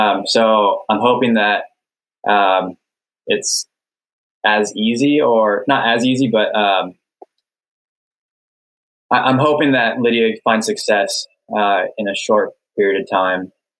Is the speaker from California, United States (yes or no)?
yes; Sonoma, California, United States; I was born and raised in Sonoma Valley, California.